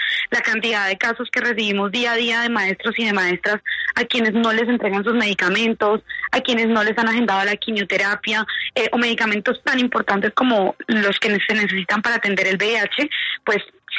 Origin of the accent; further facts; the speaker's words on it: Colombia; como colombianos y colombianas hemos reconocido que la labor de los maestros es tan importante